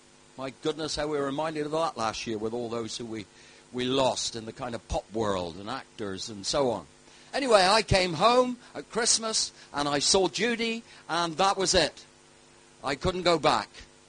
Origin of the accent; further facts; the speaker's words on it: Penryn, South West England, United Kingdom; accent: Cornish; I'm a Cornishman, through and through, if you haven't heard the accent. A Penrhynian, up the Burgh. I grew up on Park and Gew Farm, which was an old farmhouse down behind Penryn Rugby Club